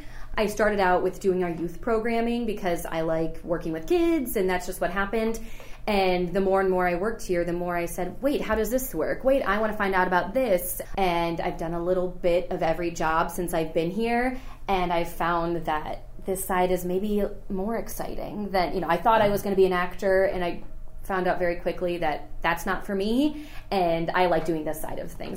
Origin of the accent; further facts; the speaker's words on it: Cleveland, Ohio, United States; also born or lived in Springfield; I'm originally from Cleveland, and then went to college at Wittenberg, and stayed in Springfield ever since then.